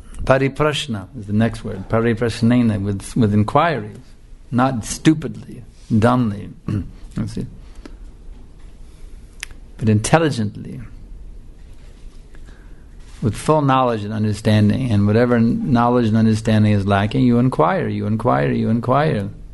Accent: United States; That was the American, growing up in America, that was the mood, you know.

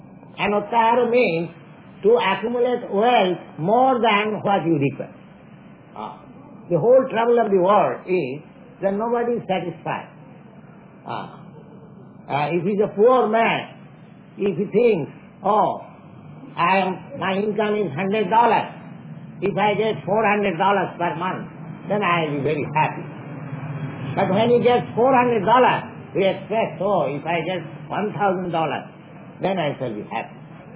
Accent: India; Just like I'm an Indian sannyasi, I come to a country, to your country.

